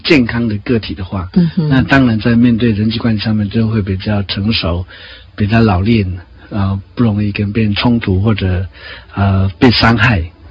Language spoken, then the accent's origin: Chinese; Taoyuan, Taiwan; 但我还是千里迢迢从台北把他带到桃园去看我的老家这样的